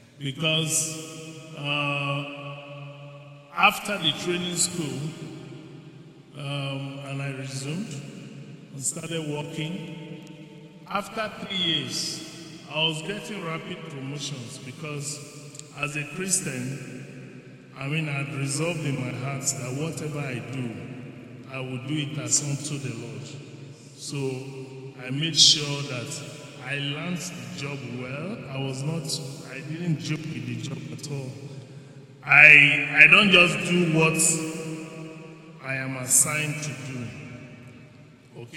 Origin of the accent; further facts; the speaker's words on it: Benue, Nigeria; So, interestingly, we're very few from Benue State in GTB also, because GTB likes to recruit strategically.